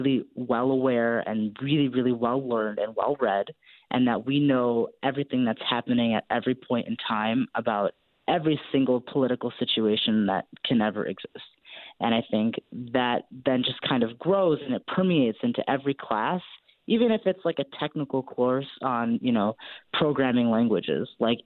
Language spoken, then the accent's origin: English; Chicago, Illinois, United States; moved away; So I'm from the Midwest, too. I grew up in Chicago, so I didn't know what it was.